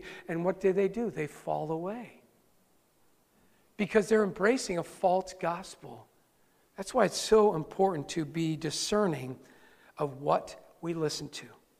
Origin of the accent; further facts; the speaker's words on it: Rome, New York, United States; When I was growing up in Rome, New York, I was a rule keeper.